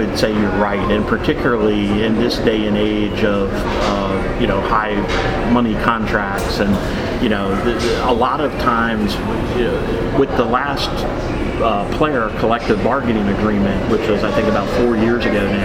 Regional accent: Virginia, United States; I grew up in Northern Virginia. I can remember the Washington Senators.

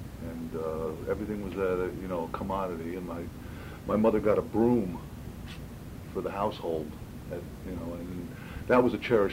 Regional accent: Brooklyn, New York, United States; born there; also born or lived in Jackson Heights; Well, I was born in Brooklyn, 1943. I just celebrated 49th birthday.

